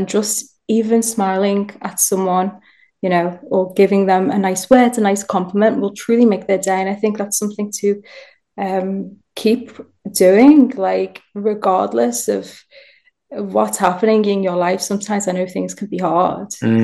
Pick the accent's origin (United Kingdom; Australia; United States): United Kingdom; Liverpool, North West England; I'm from Liverpool